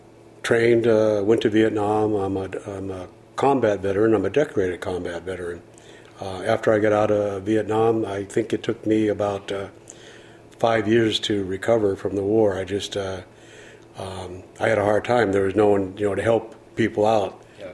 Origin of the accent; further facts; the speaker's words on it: Jamestown, North Dakota, United States; born there; But anyways, so I was born in North Dakota, Jamestown, North Dakota, in 1950. I have three other brothers and two sisters, come from a Navy family.